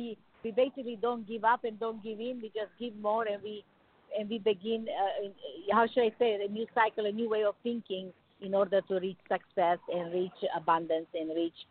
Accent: Romania; English is a second language; now in United States; growing up in Romania, we didn't have abundance of everything, not as much as in the U.S.

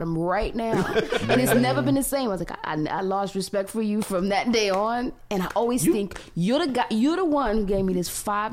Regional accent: New York, United States; I grew up in an apartment too. I grew up in New York

